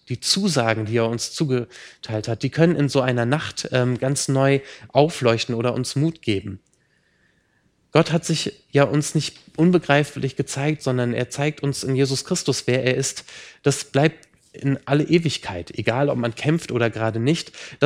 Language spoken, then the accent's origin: German; Hanover, Lower Saxony, Germany; born there; now in Rheinhessen, Germany; Also ich bin in Hannover geboren und bin ein bisschen stolz drauf, möglichst wenig Akzent zu haben. Jetzt in Rheinhessen verwässert das so ein bisschen.